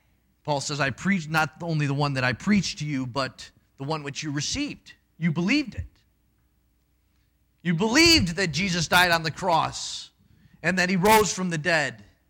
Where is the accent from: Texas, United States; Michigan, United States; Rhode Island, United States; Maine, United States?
Michigan, United States; And because I'm from Michigan, that doesn't make me feel bad at all.